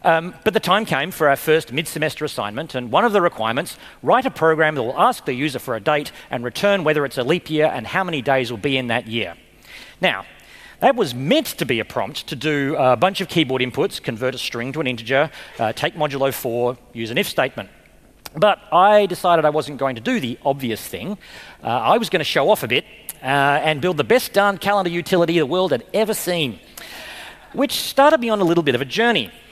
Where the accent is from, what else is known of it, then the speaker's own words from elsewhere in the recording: Perth, Western Australia, Australia; I come from Whadjuk Noongar country, otherwise known as Perth, Western Australia.